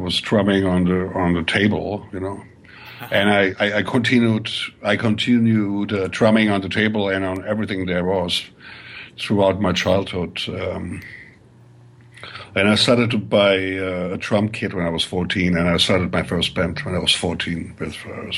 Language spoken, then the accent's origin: English; Germany; Well, you know, I grew up in Germany